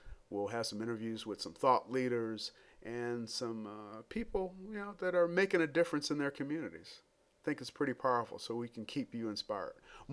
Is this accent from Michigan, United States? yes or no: yes; Detroit, Michigan, United States; I'm not from New Orleans. I'm from Detroit, but I like gumbo too.